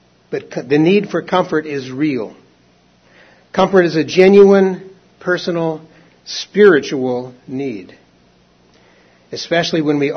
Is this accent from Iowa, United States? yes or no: no; Portland, Oregon, United States; When we were growing up in Oregon, my brothers and I would look forward to those snow days when we didn't have school.